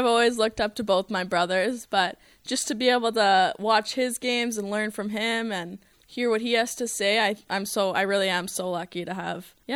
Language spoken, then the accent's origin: English; Nelson, British Columbia, Canada; now in Minnesota, United States; I think maybe I took it for granted growing up, because then I come to Minnesota, and all the girls are like, oh my goodness, you're from BC, the mountains.